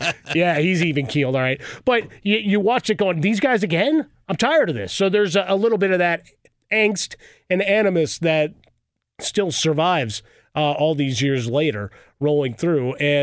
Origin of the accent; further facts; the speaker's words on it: Chicago, Illinois, United States; Growing up in Chicago, I could talk about it.